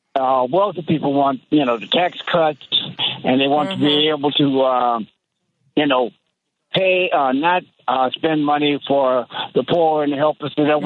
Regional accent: the South, United States; I grew up in the South, and to be honest with you, it was a culture that people were brought up

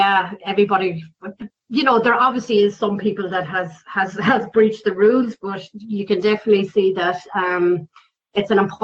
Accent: Ireland; now in Hutt, New Zealand; we're trying to reach out as the Irish community as well. It's kind of making sure that, like I've reached out to the kind of, you know, the Hutt Irish Society here

